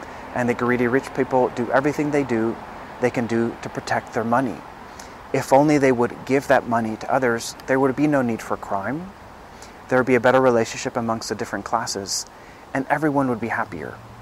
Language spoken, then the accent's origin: English; El Salvador; in my home country of El Salvador